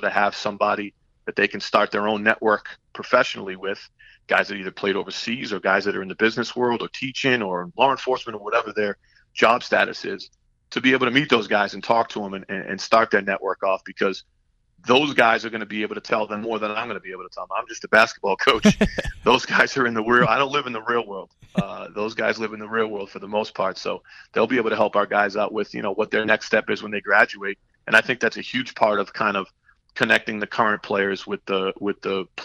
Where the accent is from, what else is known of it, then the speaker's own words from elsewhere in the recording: Worcester, Massachusetts, United States; in Worcester, Mass. It's my hometown.